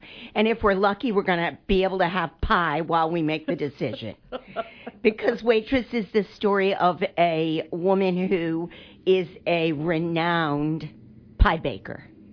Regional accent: Maine, United States; Because I'm from Maine, but I am based in Florida right now.

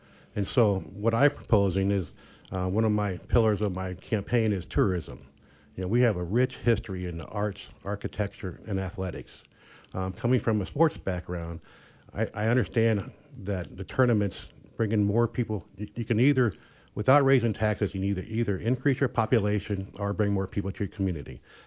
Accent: Quincy, Massachusetts, United States; I'm 62 years old, born and raised in Quincy. I'm the youngest of eight kids. Grew up in St. Francis. We moved to Blessed Sacrament Parish. I raised my family here in Quincy.

